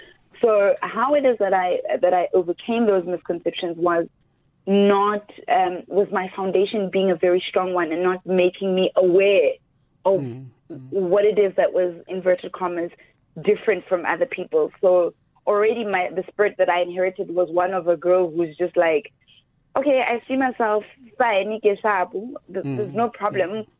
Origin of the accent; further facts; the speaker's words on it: Soweto, Gauteng, South Africa; born there; I was born in Soweto. I'm a Rockville girl. We moved out when I was about 4 years old.